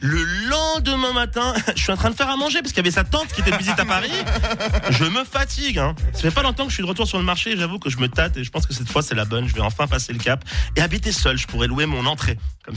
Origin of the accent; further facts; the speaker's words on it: Switzerland; mais le pire, c'est que je suis suisse, je dis rien.